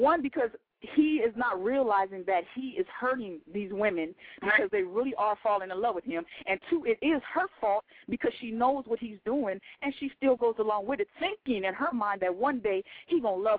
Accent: Texas, United States; born there; Nope, I was born in Texas.

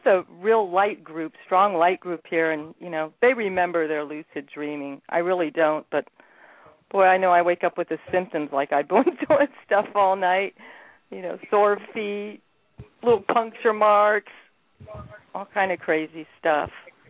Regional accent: Canton, Ohio, United States; Oh, I'm a Buckeye, by the way. I'm from Canton.

